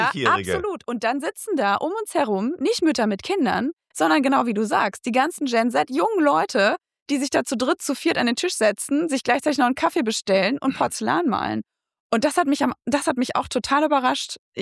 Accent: North Rhine-Westphalia, Germany; Über meine Heimat, das Ruhrgebiet.

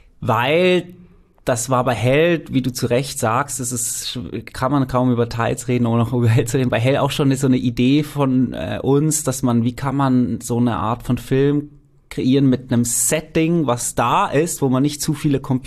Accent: Switzerland; ich bin Schweizer, ich kenne die Schweizer Berge sehr gut

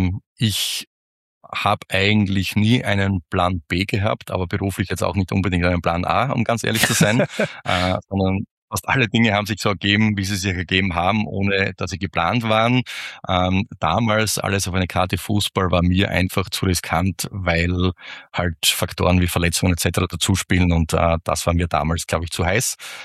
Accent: Styria, Austria; Ich bin am Land aufgewachsen, also in einer kleinen Gemeinde, 30 Minuten südlich von Graz.

